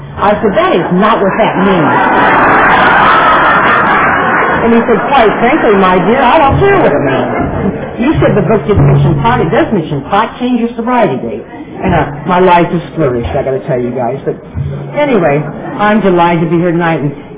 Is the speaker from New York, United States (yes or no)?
no; Nebraska, United States; well, I'm from Nebraska.